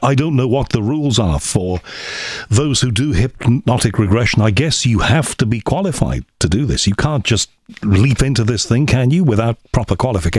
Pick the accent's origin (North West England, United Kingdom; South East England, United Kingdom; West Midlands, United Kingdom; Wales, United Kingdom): North West England, United Kingdom; Liverpool; Do you know, being a Scouser, I saw him on television and know about him, but yes.